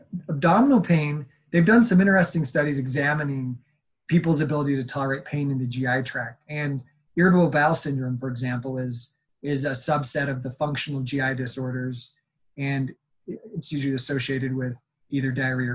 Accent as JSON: {"language": "English", "region": "Utah", "country": "United States", "tie": "born or raised there", "said": "I'm actually from the Beehive State. So I grew up in Cache Valley area, so up north. And it was fun to come back home."}